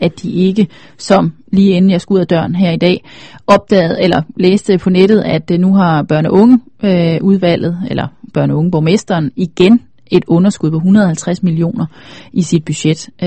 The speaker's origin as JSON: {"language": "Danish", "region": "West Jutland", "country": "Denmark", "said": "nu er jeg jo fra Vestjylland, så det ligger mig jo sådan lidt fjernt at rose mig selv"}